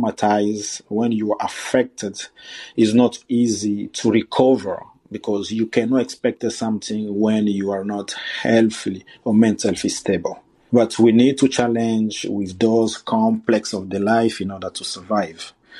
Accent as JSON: {"language": "English", "town": "Bukavu", "region": "South Kivu", "country": "DR Congo", "tie": "born or raised there", "moved": "yes", "said": "I fled my home country because I was in danger. I was born and grew in Bukavu, in South Kivu."}